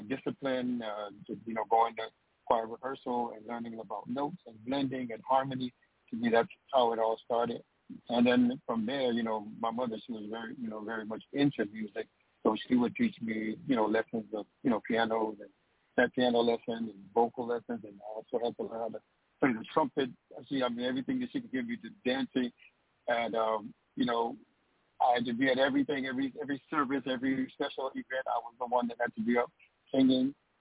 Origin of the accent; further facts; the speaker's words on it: Miami Beach, Florida, United States; I'm born and raised in Miami Beach, Florida. Like most R&B singers, we grow up in church.